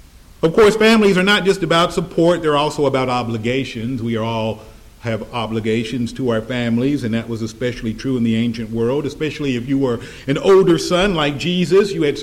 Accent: Missouri, United States; moved away as an adult; also born or lived in Atlanta, Georgia; When I graduated from college, I moved from my home state of Missouri to Atlanta, Georgia.

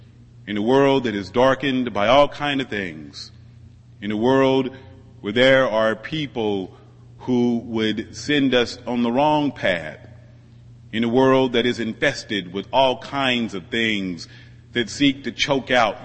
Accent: Midwest, United States; You know, I grew up in the Midwest. I went to church with people who were farmers when I was young.

